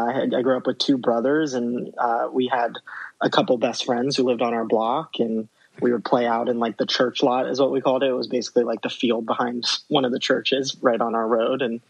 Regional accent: Columbus, Ohio, United States; I grew up in a pretty safe suburb right outside of Columbus.

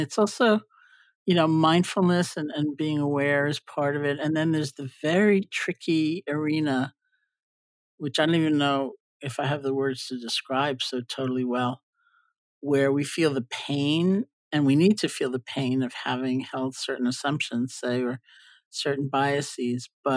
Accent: New York, United States; And I'm not a great driver. I'm a New Yorker.

